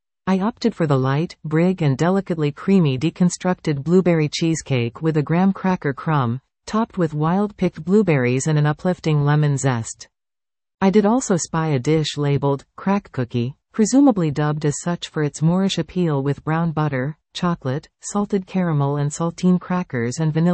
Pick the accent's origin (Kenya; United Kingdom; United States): United Kingdom; now in Canada; I am British, yes, please go ahead and read this article in my accent as I know you now 100% want to, which I feel allows me to firmly assert that a good Yorkie is hard to come by in Canada.